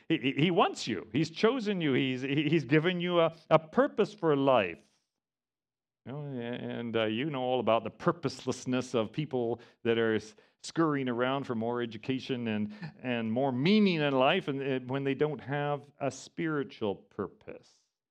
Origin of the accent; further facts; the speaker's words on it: Indian Ocean coast, South Africa; I grew up on the Indian Ocean of South Africa.